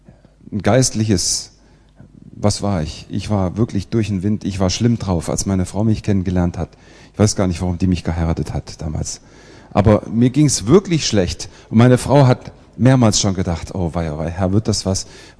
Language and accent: German; Kassel, Hesse, Germany; also ich komme aus Kassel. Kassel ist in der Mitte von Deutschland.